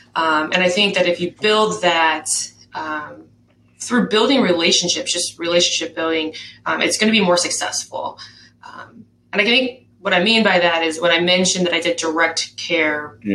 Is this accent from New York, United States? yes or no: no; Illinois, United States; I am from the St. Louis metropolitan area, so on the Illinois side.